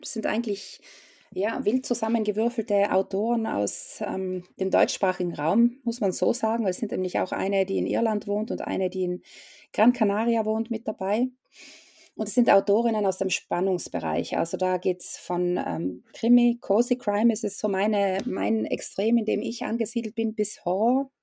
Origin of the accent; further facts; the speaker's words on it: Italy; aber als Italienerin durfte ich nicht einreisen